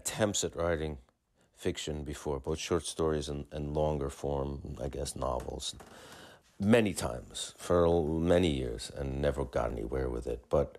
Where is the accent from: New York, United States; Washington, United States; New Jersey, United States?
New York, United States; As a New Yorker, because he was such an iconic one